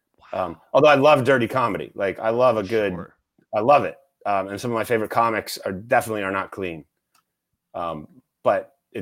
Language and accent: English; Canada; I'm like, I'm Canadian, I'm polite.